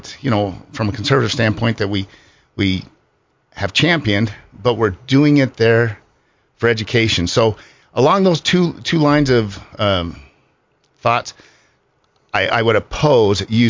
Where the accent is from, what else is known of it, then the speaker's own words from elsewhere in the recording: Rexburg, Idaho, United States; You know, I grew up in Rexburg, and so went up there, graduated from Rexburg, and then I headed down to Utah State.